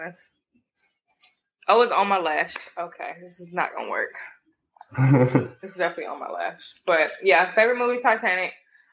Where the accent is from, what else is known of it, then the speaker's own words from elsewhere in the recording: Albany, Georgia, United States; Oh, okay, so I am from Albany, Georgia. Have anybody heard of that?